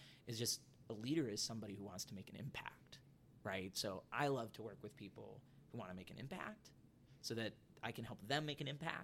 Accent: Northville, Michigan, United States; I grew up in Northville, Michigan. I grew up in a high achieving culture.

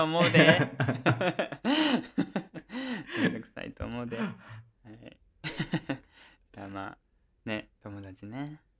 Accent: Tokyo, Japan; moved away; 東京出身で数年前に地方に移住しました。東京の地元に帰省するときはだいたい2泊3日で行くのですが

